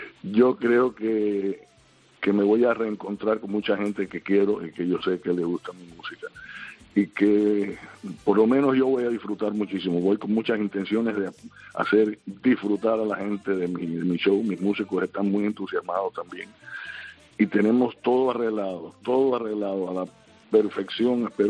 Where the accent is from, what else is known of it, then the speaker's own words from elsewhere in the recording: Consolación del Sur, Pinar del Río, Cuba; Se llama Consolación del Sur, mi pueblo, donde nací, donde me crié. A estos 14 años, yo nunca viví en La Habana. Nosotros a la gente del campo le decimos guajiro, y yo soy guajiro, yo soy del campo, crecí en un pequeño pueblo